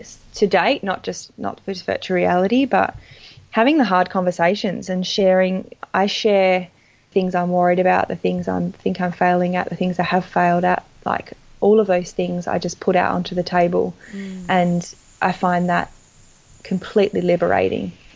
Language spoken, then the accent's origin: English; Perth, Western Australia, Australia; I grew up with a wall that was a world map, and I'm from Perth, and Perth wasn't even like a dot on this map.